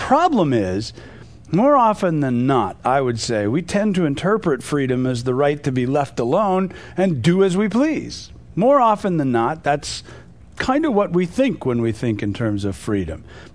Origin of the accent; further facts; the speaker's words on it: United States; As much as I love being an American, I don't think most of us really have a clue what it means to live in freedom, in true freedom.